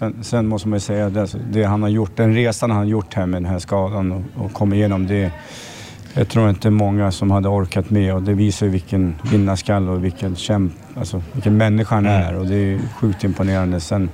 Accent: Södertälje, Stockholm County, Sweden; Jag växte upp i Södertälje.

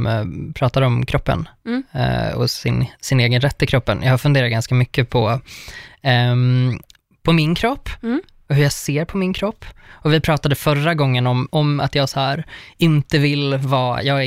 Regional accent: Uppsala, Uppsala County, Sweden; Jag är från Uppsala.

